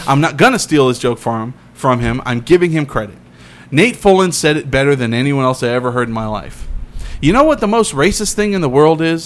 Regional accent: Clovis, United States; Growing up in Clovis made me a racist.

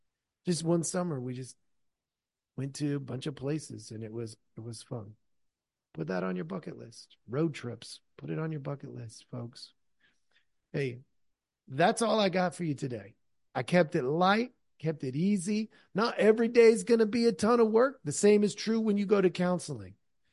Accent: Oregon, United States; It's where we were born and raised, or at least raised. I know I was born in Oregon, and we would travel to all the little swim holes.

